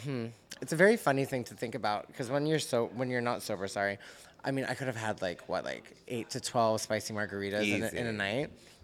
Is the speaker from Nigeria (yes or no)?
no; England, United Kingdom; I started going out when I was raised in England.